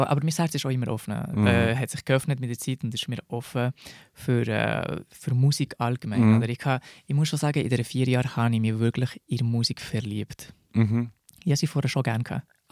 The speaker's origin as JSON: {"language": "German", "country": "Spain", "tie": "born or raised there", "second_language": "German", "said": "Also ich bin ja in Spanien aufgewachsen. Vielleicht merkt man das."}